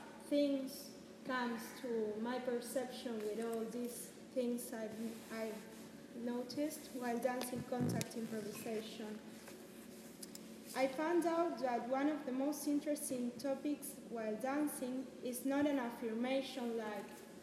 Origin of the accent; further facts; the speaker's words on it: Argentina; English is a second language; moved away; So when I was coming here from Argentina, where I come from, I had a lot of preconceptions about Europe and about dancing in Europe.